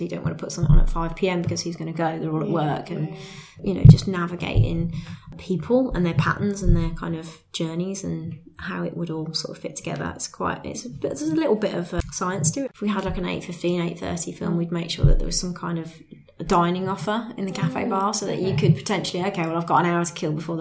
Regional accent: Birmingham, West Midlands, United Kingdom; I'm from Birmingham, so I'm very proud to be from Birmingham and love the city and the region.

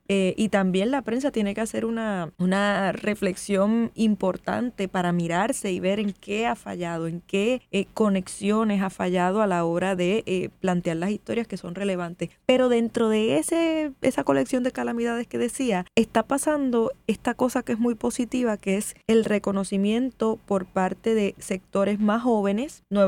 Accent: Puerto Rico; vengo de Puerto Rico, que es un país donde votar es una cosa familiar, cultural, el deporte nacional, como le dicen

